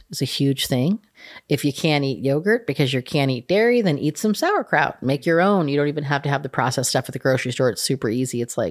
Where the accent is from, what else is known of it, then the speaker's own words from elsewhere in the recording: California, United States; I'm from California, so whenever I can get organic fruits and vegetables, I like the farmer's market here.